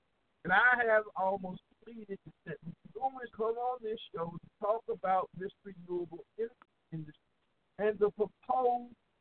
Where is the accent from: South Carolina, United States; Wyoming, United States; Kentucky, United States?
South Carolina, United States; And when I'm from South Carolina